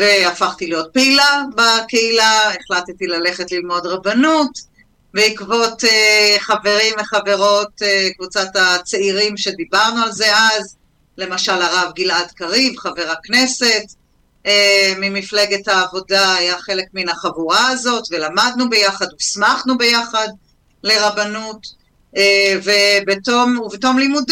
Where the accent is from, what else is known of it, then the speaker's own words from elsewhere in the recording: Yehiam, Northern District, Israel; אני גדלתי בקיבוץ בגליל המערבי, קיבוץ יחיעם, עם הרבה מאוד תרבות ישראלית